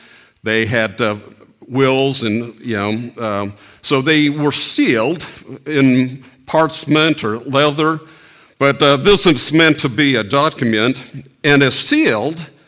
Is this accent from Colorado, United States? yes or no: yes; Colorado, United States; But before that, I spent my life growing up in Colorado in the church.